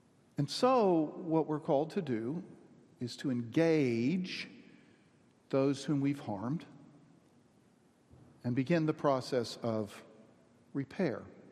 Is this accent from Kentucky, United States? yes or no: no; Texas, United States; I'm from Texas. That's not the whole enchilada.